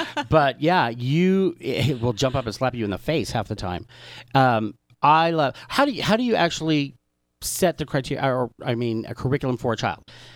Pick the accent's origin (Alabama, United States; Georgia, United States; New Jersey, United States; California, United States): California, United States; Palm Springs; Because I've seen that growing up in Palm Springs a lot.